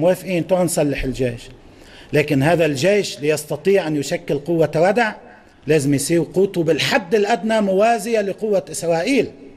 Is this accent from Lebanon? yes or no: yes; Lebanon; وفي تجربتنا نحن كلبنانيين